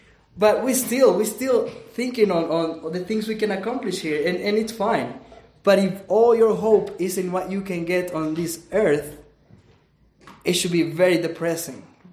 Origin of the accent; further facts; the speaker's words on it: El Salvador; I'm from El Salvador.